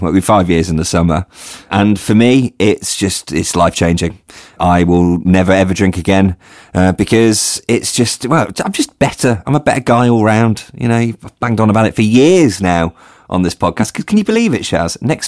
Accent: England, United Kingdom; now in Liverpool, United Kingdom; I'm originally from the Midlands, but now living in Liverpool. We're very British.

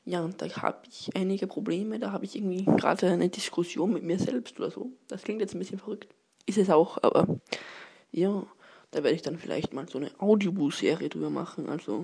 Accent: Austria; Ich komme aus Österreich und ich interessiere mich für Tech

